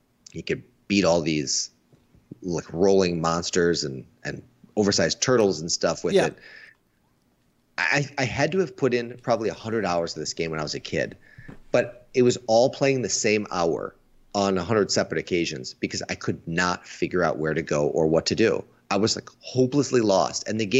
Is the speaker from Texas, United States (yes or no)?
no; Chicago, Illinois, United States; And it takes place in Chicago, my hometown. So it's kind of fun to see these big monsters destroying my city.